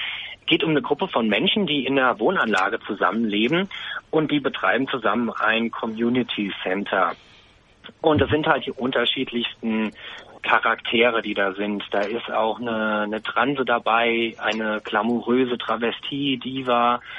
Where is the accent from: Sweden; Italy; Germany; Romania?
Germany; Hesse; Wir hatten ja bei uns in Hessen kürzlich auch Kommunalwahlen in Hessen, wo ich herkomme.